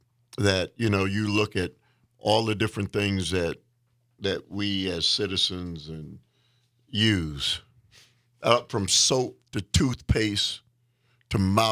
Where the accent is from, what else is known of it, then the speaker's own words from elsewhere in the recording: United States; We have to trust as the American people.